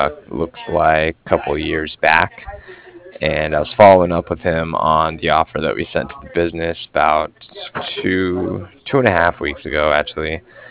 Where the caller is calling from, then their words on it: Cardiff, Wales, United Kingdom; And I'm calling from Cardiff.